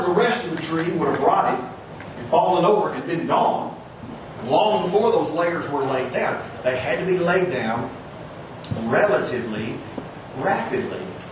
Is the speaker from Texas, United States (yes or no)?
yes; Coomer, Texas, United States; I grew up in Coomer, Texas. About four out here heard of that place.